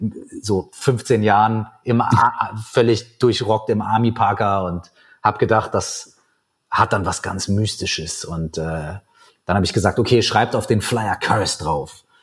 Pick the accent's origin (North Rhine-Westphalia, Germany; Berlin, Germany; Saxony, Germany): North Rhine-Westphalia, Germany; Minden; haben wir bei uns in meiner Heimatstadt Minden in Westfalen